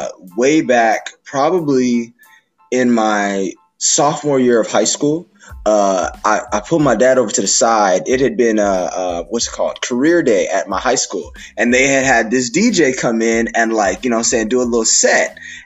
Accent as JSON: {"language": "English", "town": "Houston", "region": "Texas", "country": "United States", "tie": "born or raised there", "also_born_or_lived": "Long Beach, California", "said": "I am from California, Long Beach, California, straight born out of here, raised in Houston, Texas. So, you know, down south is where it's at."}